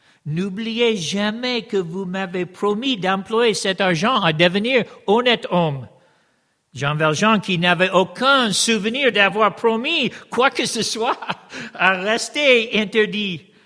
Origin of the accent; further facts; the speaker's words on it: United States; Moi, je suis américain